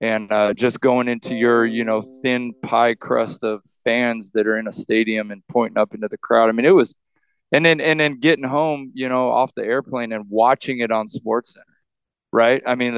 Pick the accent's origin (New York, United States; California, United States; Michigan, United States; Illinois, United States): California, United States; Riverside; I'm from Riverside, you know, Riverside Poly, the IE